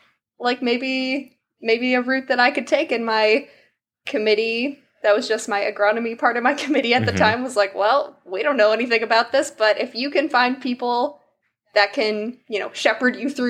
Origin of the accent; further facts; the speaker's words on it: Vermont, United States; I'm from Vermont. It's not the Midwest. And so I'm hoping to move, you know, coastal again.